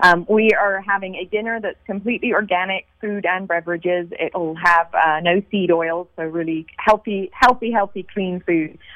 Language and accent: English; London, United Kingdom; also born or lived in New York; now in Bay Area, United States; So I grew up in London, England, and I then moved to New York on the East Coast and lived there for a while. And then now I'm in California, Bay Area resident for the past 20 years. So my accent is a bit all over the place.